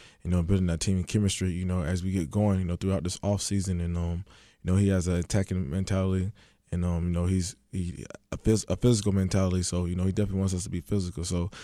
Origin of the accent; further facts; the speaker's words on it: the South, United States; You know, I'm from the South, so it's very relatable from where I'm from.